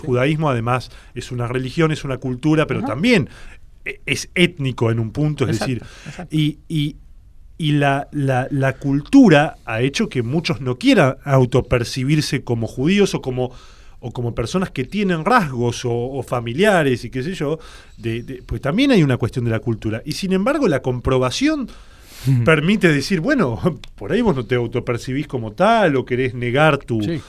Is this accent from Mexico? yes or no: no; Argentina; Yo soy culturalmente argentino, qué sé yo.